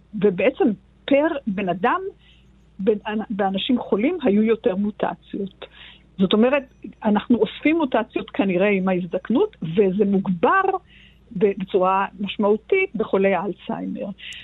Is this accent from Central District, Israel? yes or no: no; Jerusalem, Jerusalem District, Israel; אני ירושלמית במקור.